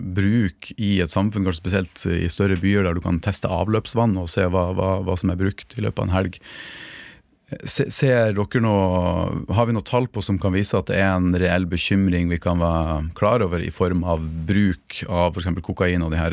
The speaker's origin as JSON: {"language": "Norwegian", "town": "Mosjøen", "region": "Nordland", "country": "Norway", "said": "Jeg husker jeg kommer fra Mosjøen, og da tente vi bål midt på fotballbanen."}